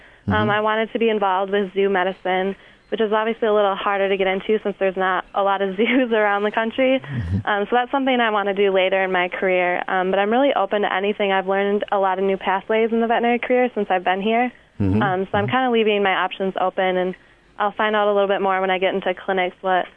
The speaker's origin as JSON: {"language": "English", "town": "Escanaba", "region": "Michigan", "country": "United States", "said": "I'm from Escanaba, which is in the UP."}